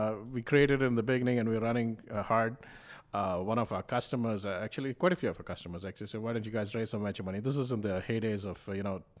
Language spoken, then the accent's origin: English; India; moved away as an adult; now in United States; I grew up in India, graduated from Delhi College of Engineering.